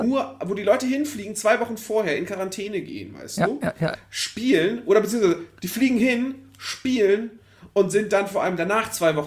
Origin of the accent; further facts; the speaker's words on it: Cologne, North Rhine-Westphalia, Germany; Wir kommen aus Köln